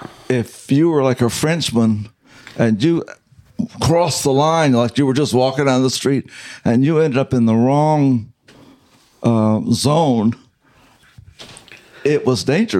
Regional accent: Indiana, United States; now in Marlboro, United States; I moved to Marlboro in 1978, and it was like a whole new world, you know, growing up in the Bible Belt and living in Indiana.

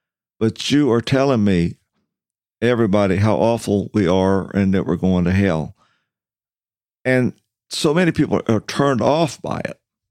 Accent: the South, United States; also born or lived in New England; And I should have known better because I grew up in the South. Cooks in the South love self-rising flour.

